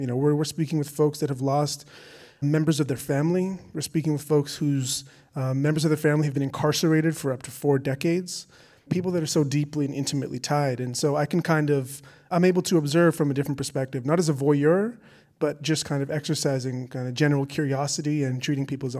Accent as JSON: {"language": "English", "country": "Canada", "said": "And so I think, with my being Canadian, I think in some way, here in Canada, the CBC has a very particular kind of resonance."}